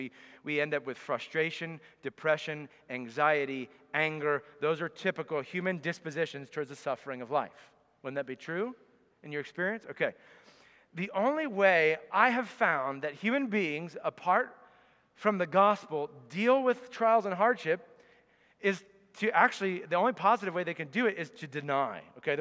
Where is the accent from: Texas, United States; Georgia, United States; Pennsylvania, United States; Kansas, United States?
Pennsylvania, United States; I grew up in Pennsylvania, and just down the road from me was 10th Presbyterian Church.